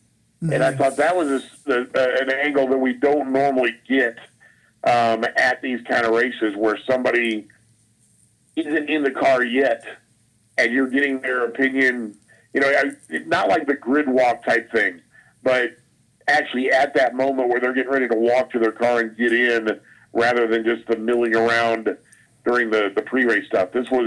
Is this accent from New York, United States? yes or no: no; Indianapolis, Indiana, United States; I grew up in Indy.